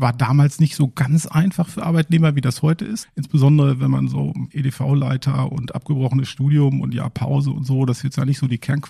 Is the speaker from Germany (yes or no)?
yes; West Germany, Germany; Und deswegen war es für mich ganz spannend, als Wessi in diesem Ostunternehmen zu arbeiten.